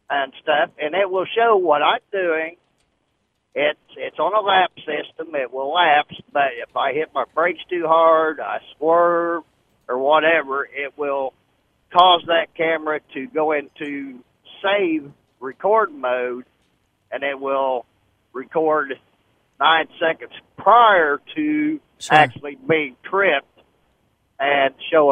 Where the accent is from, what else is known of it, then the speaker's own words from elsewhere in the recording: Illinois, United States; I am from Central Illinois.